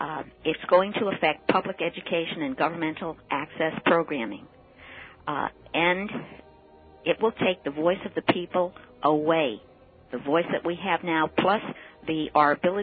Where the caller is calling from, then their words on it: Long Island, New York, United States; Right here. Now in Long Island.